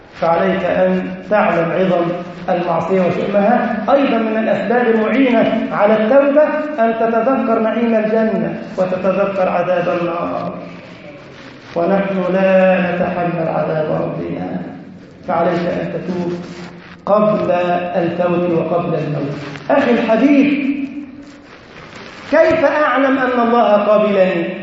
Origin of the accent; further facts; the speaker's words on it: Egypt; اللهم احفظ بلدنا مصر يا رب العالمين وسائر بلاد المسلمين